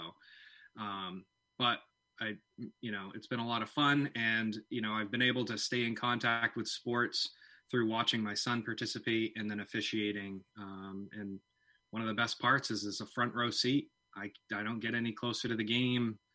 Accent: Pittsfield, Maine, United States; So I grew up actually in Pittsfield. So I actually am a graduate of MCI. I then went to the University of Maine, Orono, and got my business degree up there.

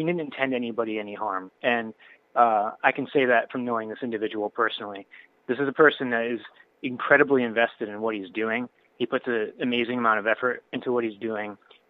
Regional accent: Rhode Island, United States; I grew up in Rhode Island, and we had locally a local radio station

